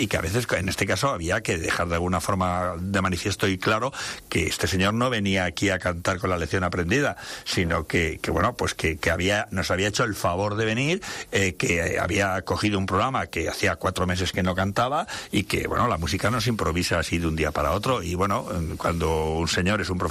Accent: Castilla-La Mancha, Spain; Yo venía de Cuenca Capital a mi pueblo en la provincia de Cuenca

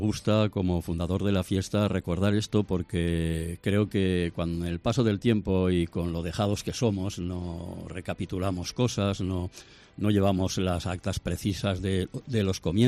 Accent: Alcoy, Valencian Community, Spain; born there; yo nací en Alcoy también, mi hermano también

